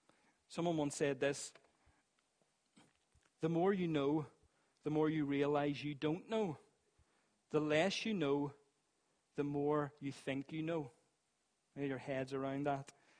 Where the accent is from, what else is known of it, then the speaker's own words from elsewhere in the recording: Northern Ireland, United Kingdom; Especially being Northern Irish. I think there's something ingrained in our culture that we just hate anyone telling us what to do.